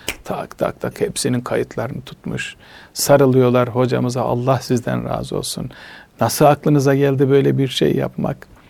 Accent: Ordu, Turkey; Mesela ben Orduluyum.

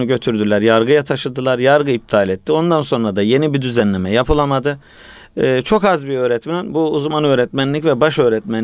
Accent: Germany; Ben çocukluğum da Almanya'da geçti. Daha sonra yetişkinken de gittim.

